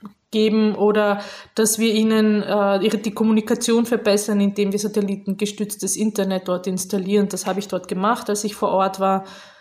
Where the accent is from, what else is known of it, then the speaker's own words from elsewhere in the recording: Austria; nicht einfach so wie bei uns in Österreich zur nächsten Polizeistelle gehen